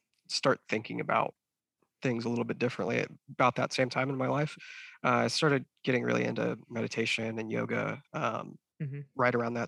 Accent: United States; I grew up not far from where you're at. I grew up in Brown County out in the woods. So my parents live out in the woods

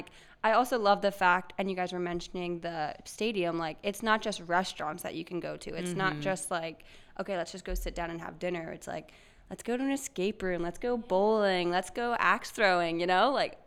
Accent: Lancaster, Pennsylvania, United States; I grew up right outside of Lancaster and went to high school around here and then left and then came back

